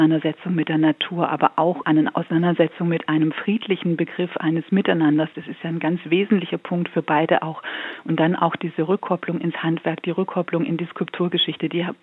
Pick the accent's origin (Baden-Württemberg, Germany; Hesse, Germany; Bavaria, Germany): Baden-Württemberg, Germany; Stuttgart; born there; also born or lived in Berlin